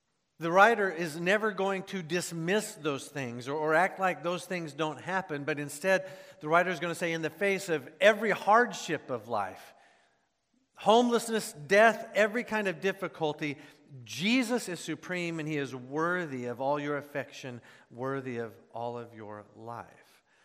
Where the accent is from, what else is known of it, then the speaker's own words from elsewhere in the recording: Midwest, United States; also born or lived in South, United States; Growing up in the Midwest and in the South, Niagara is just a figment of the imagination